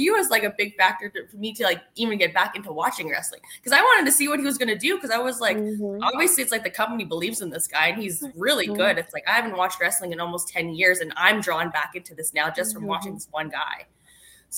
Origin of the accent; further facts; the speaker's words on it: Canada; I'm from Millwoods, I grew up on this street, like. And it's just kind of nice that it's like, especially being like from Canada